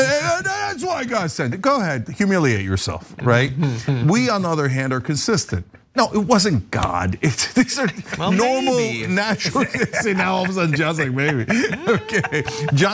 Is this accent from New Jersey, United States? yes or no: yes; New Jersey, United States; It's in my home state of New Jersey.